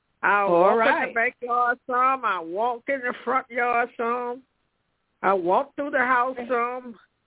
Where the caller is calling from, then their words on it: Baton Rouge, Louisiana, United States; I'm calling from Baton Rouge, Louisiana.